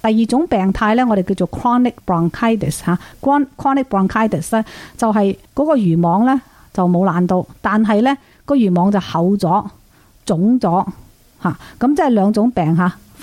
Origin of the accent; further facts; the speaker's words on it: China; 尤其是我哋中国人咧，啊食烟系好普遍啦